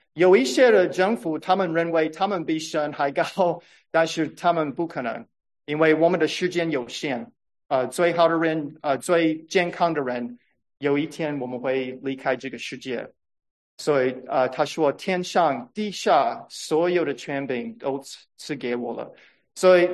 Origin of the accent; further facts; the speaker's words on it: United States; 虽然我在美国长大，我觉得美国很有意思